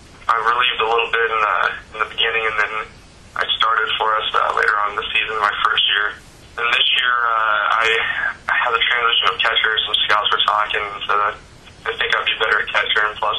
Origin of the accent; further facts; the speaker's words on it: Tucson, Arizona, United States; I did. I grew up in Tucson. I was in Tucson for 5 years, and then moved to the Valley here and been there ever since.